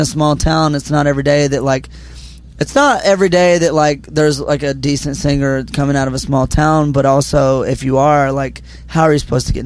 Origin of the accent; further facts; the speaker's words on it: Georgia, United States; But of course, growing up in Georgia, like country was part of my life.